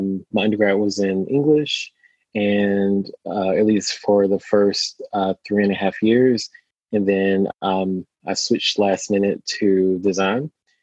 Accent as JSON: {"language": "English", "region": "the Carolinas", "country": "United States", "lives_now": "Pacific Northwest, United States", "said": "who'd have thunk that a gay Black man in the South would end up in the Pacific Northwest? So I'm from the Carolinas, both North and South. I spent time in both."}